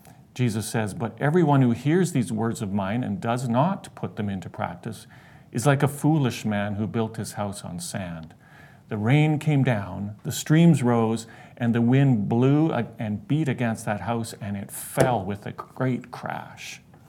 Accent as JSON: {"language": "English", "town": "Abbotsford", "region": "British Columbia", "country": "Canada", "tie": "born or raised there", "said": "Growing up in the South Abbotsford area"}